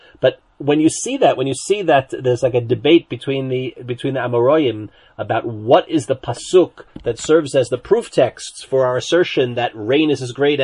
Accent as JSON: {"language": "English", "region": "New Jersey", "country": "United States", "tie": "born or raised there", "said": "growing up in New Jersey, I had no idea where the water came."}